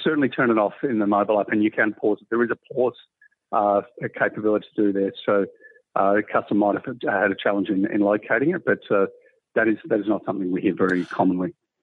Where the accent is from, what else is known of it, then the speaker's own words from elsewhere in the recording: Australia; accent: Australian; Now, part of my Australian accent, but that was billion, not million.